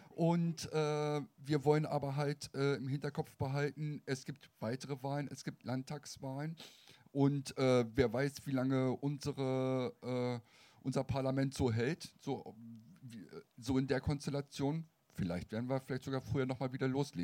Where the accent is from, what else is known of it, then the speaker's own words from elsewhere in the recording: East Germany, Germany; now in Linden, Germany; ich bin kein gebürtiger Lindner, ich komme ursprünglich aus den neuen Bundesländern